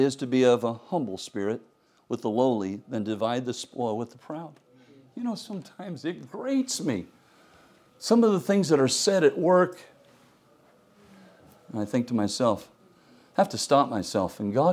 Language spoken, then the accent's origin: English; Indiana, United States; I grew up in Indiana, sorry. You can't leave the state without playing basketball.